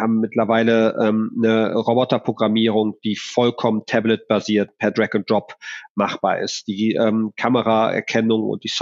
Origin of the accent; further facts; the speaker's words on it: Northern Germany, Germany; Ich bin eigentlich Norddeutscher